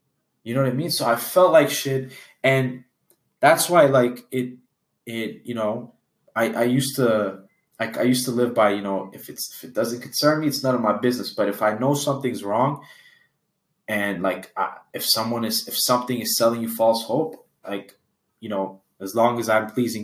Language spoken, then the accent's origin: English; Canada; And the reason why I say we say USD is we're Canadian and that conversion hurts.